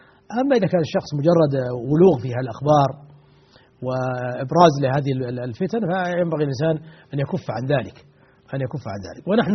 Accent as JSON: {"language": "Arabic", "country": "Saudi Arabia", "said": "هنا عندنا في السعودية"}